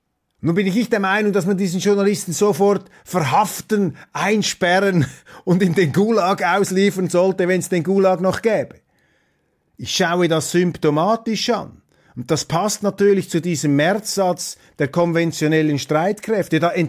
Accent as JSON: {"language": "German", "country": "Switzerland", "said": "in diesen beiden Anekdoten beobachte ich als Schweizer, dass es gefährlich wird in Europa"}